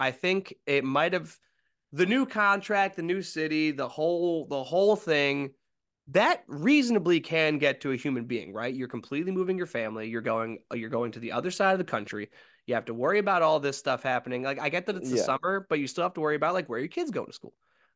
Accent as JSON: {"language": "English", "town": "Philadelphia", "region": "Pennsylvania", "country": "United States", "said": "For those of you that don't know where we're from Philadelphia. We're Phillies fans"}